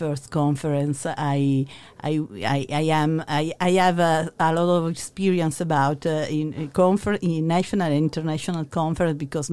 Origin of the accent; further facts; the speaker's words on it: Turin, Piedmont, Italy; I come from Torino. I teach at the University of Torino.